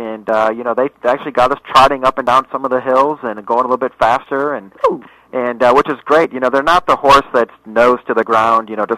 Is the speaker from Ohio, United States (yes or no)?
yes; Ohio, United States; also born or lived in Michigan; I'm from Ohio and Michigan.